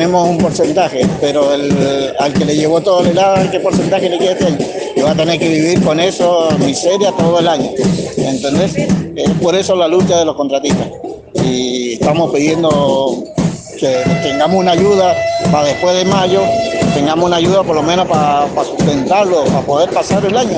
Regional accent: Santa Rosa, Mendoza, Argentina; soy de Santa Rosa, de Mendoza, y venimos a pelear por un salario digno

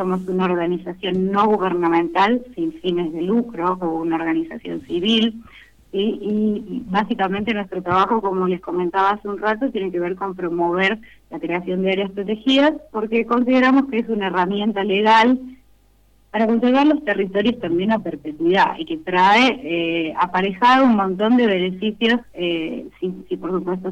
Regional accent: Jujuy, Argentina; yo en particular soy de Jujuy

